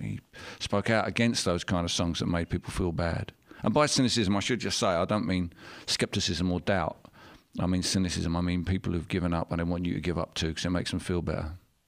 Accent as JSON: {"language": "English", "region": "London", "country": "United Kingdom", "tie": "born or raised there", "said": "particularly in my own backyard, in the town where I grew up in East London."}